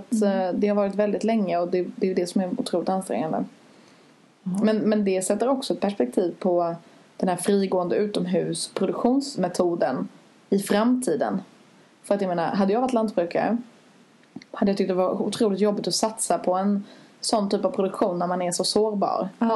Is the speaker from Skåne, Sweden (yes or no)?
yes; Skåne, Sweden; För jag kommer från Skåne.